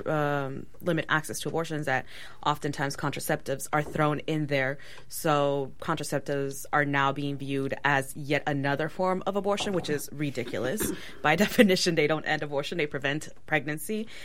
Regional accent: California, United States; I grew up in the Bay Area, so I had sex education in the sixth grade, again, in high school.

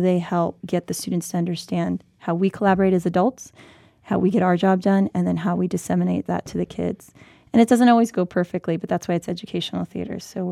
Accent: Pomona, California, United States; I grew up in Pomona, California, so not too far from here. I went to Gary High School.

